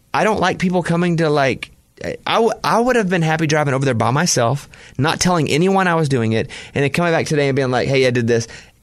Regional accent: Mount Pine, Arkansas, United States; He's from Delight, Arkansas. And if I'm from Mount Pine, Arkansas, I tell the story.

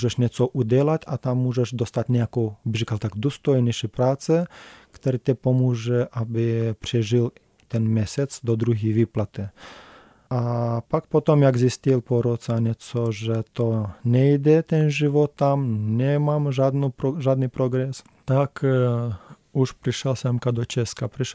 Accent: Moldova; now in Czech Republic; já můžu říct, že u nás v Moldavsku lidi vůbec nekoukají na to špatně

